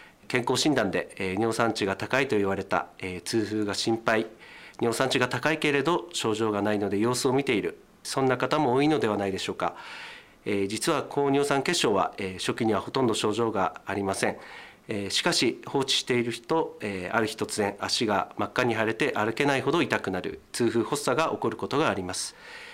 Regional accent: Noshiro, Akita, Japan; 出身は秋田県の能代市になりますね

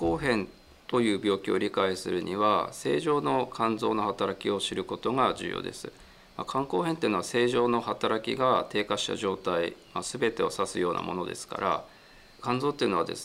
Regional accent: Kitaakita, Akita, Japan; 僕は出身は秋田県の今の北秋田市です。当時は鷹の巣町だったんですけれども、はい、平成の合併で名前が変わったところですね。

